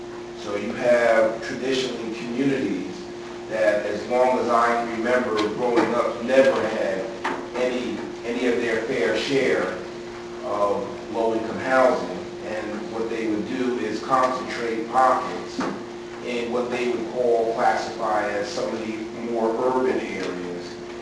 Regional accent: New York, United States; I'm from Westchester County, I was born and raised there. And Westchester County is one of the richest counties in the state of New York.

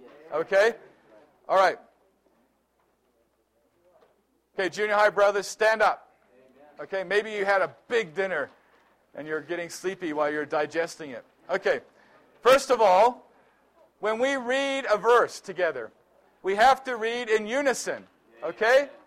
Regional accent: New Zealand; You know, I grew up in New Zealand

